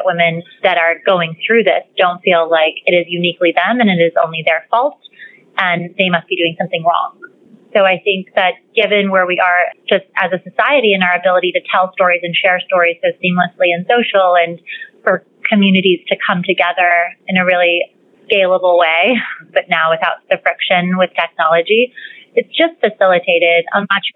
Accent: Southwest, United States; I came from the Southwest, low cost of living. I had a single mother.

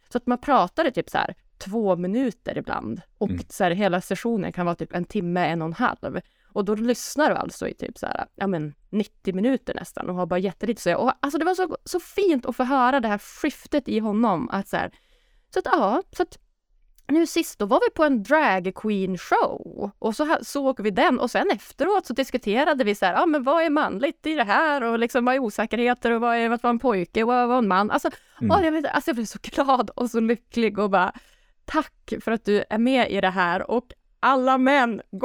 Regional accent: Umeå, Västerbotten County, Sweden; Ja, när jag var hemma i Umeå sist

